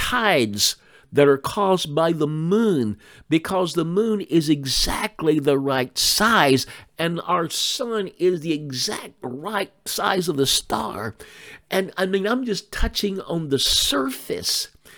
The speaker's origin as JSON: {"language": "English", "country": "United States", "said": "I am an American. I've written books about America."}